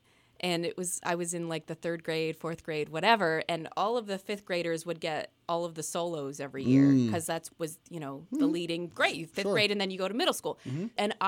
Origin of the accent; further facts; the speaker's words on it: Pottstown, Pennsylvania, United States; growing up in Pottstown and around the area. But it was really the Valley that gave me my biggest opportunities and my biggest shots.